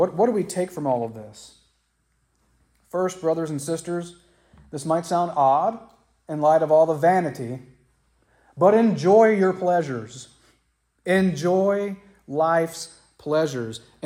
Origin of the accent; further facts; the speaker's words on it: Ludlow, Kentucky, United States; I grew up in Ludlow, Kentucky. It's a railroad town.